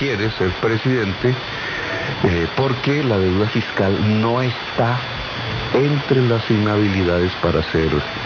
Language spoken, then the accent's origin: Spanish; Colombia; Soy el colombiano en toda la historia de Colombia al cual le han puesto más multas.